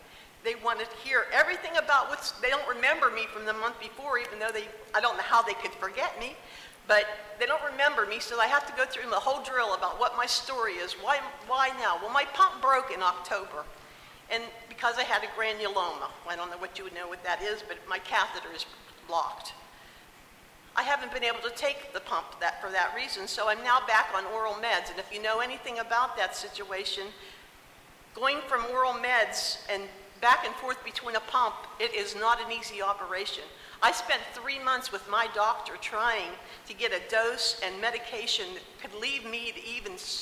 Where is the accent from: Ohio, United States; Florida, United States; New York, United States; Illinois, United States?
Florida, United States; Clermont; I'm from Claremont, Florida